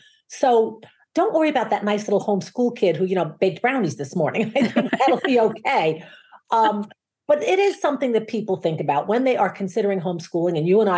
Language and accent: English; New York City, New York, United States; When you and I were kids, and I grew up in New York City.